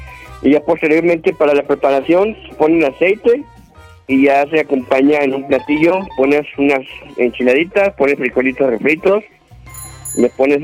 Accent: San Luis Potosí, Mexico; De San Luis Potosí.

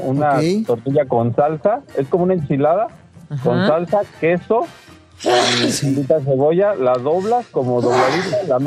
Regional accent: Tulancingo, Hidalgo, Mexico; Mira, yo soy de Hidalgo, Tulancingo, Hidalgo.

